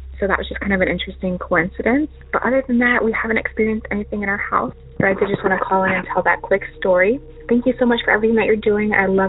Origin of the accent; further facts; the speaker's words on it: Fort Worth, Texas, United States; I am from Fort Worth, Texas.